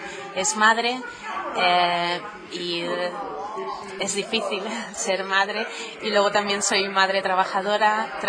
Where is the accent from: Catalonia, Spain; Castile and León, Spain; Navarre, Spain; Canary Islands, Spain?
Catalonia, Spain; Barcelona; moved away as an adult; now in Lugo, Spain; No, yo nací en Barcelona, soy catalana y a los 25 años me vine a vivir aquí por motivos personales a Lugo, pero nací en Barcelona.